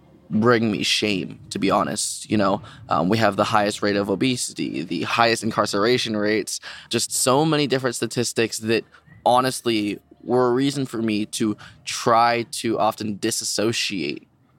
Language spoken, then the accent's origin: English; Honolulu, Hawaii, United States; I am born and raised in Honolulu, Hawaii.